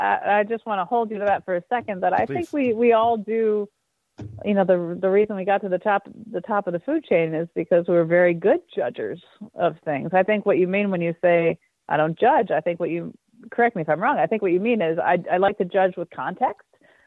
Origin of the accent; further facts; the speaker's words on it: Farmington, Connecticut, United States; I was born in Hartford, raised in Farmington, and I've been a homeowner in Hartford for a couple of years and been here for 15 years.